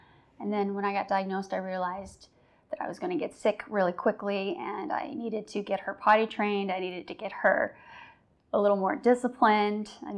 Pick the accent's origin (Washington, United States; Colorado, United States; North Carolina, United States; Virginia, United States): Colorado, United States; Colorado Springs; I'm from Colorado Springs, Colorado.